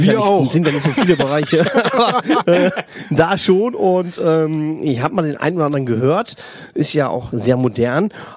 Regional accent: Kamp-Lintfort, North Rhine-Westphalia, Germany; born there; bin geboren im Ruhrgebiet, in der schönen Stadt Kamp-Lintfort. Ich komme aus einer richtigen Bergarbeiterfamilie.

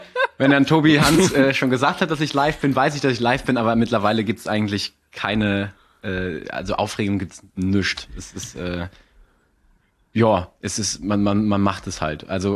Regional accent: Saarland, Germany; P und B auch, kann man sich drauf, kann man, wenn man sich konzentriert, läuft das, aber wenn man mal so labert, tauschen wir Saarländer ja P und B auch

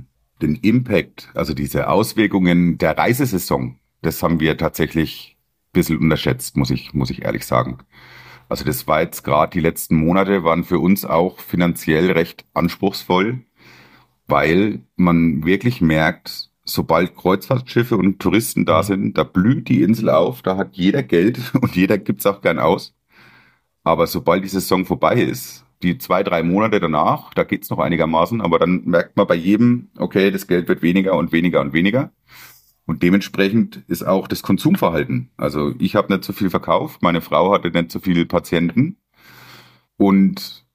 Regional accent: Coburg, Bavaria, Germany; also Coburg muss man dazu sagen, die Stadt, wo ich herkomme, ist quasi die Bratwurst-Hochburg Oberfrankens.

